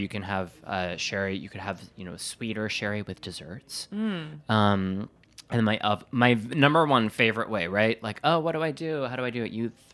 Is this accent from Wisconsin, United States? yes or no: yes; Wisconsin, United States; now in New York, United States; I'm from Wisconsin. I don't need a hat or gloves.